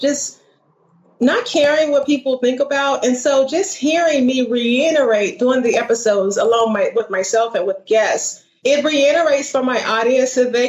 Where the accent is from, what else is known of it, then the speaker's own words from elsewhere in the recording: the South, United States; They are all over the country because I am originally from the South.